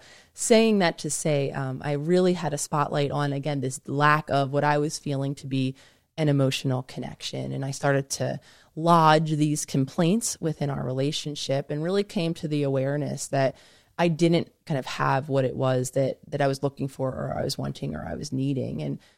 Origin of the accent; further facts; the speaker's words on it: Philadelphia, Pennsylvania, United States; My family, I'm from Philadelphia, born and raised. They are still living outside of Philadelphia.